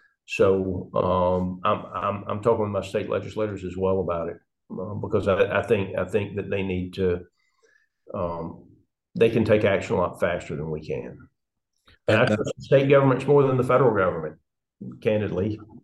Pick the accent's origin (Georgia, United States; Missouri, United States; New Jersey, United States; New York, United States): Georgia, United States; in my part of the world, and I grew up in Tift County, so I'm south of central Georgia, and, you know, good farmland in that area